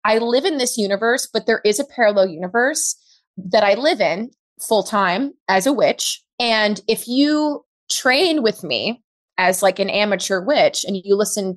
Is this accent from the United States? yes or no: yes; New York City, New York, United States; I grew up in New York City. I went to Catholic school. I was in Catholic girls' school, all of that stuff. I grew up in Harlem, rent control department. So I'm a city girl, New York City.